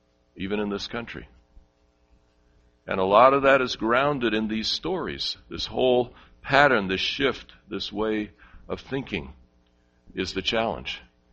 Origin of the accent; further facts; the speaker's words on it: New York City, New York, United States; born there; I was born on the Upper East Side of Manhattan, and one of the main streets in that area is called Madison Avenue.